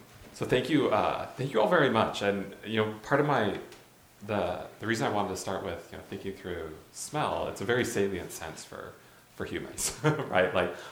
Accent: Phoenix, Arizona, United States; I come from Phoenix, Arizona.

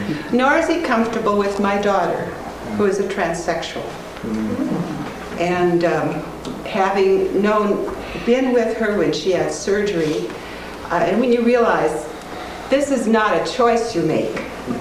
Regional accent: Tacoma, Washington, United States; I'm from Tacoma, Washington.

